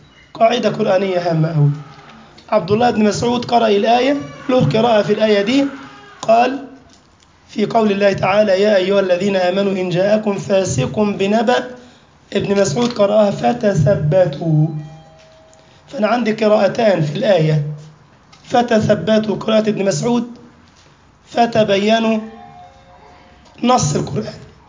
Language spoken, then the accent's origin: Arabic; Egypt; الأخت دي لاجئة سورية عندنا في مصر